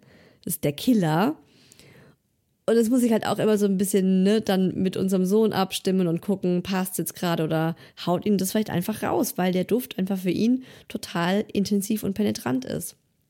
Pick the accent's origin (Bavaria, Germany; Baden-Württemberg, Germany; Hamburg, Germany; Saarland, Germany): Baden-Württemberg, Germany; ich bin bei Ulm groß geworden